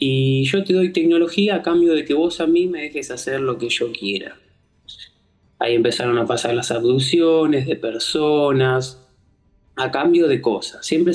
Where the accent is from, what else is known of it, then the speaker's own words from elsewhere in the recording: Buenos Aires, Argentina; No, yo soy de Buenos Aires. De Buenos Aires.